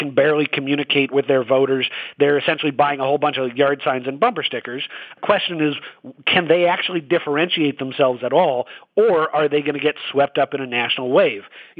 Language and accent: English; Washington, United States; go back to the example of my home state of Washington.